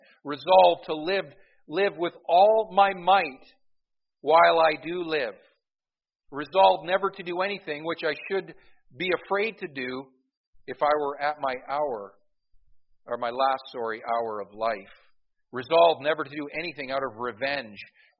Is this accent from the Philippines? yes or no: no; Scotland, United Kingdom; now in Canada; I'm Baptist and I'm Scottish and I could swallow my pride.